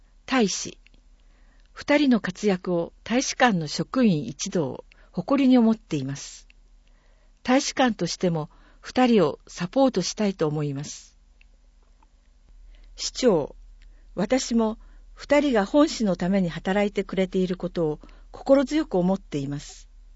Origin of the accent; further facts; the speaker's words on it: Serbia; 私が日本の方にセルビア出身であることを伝えると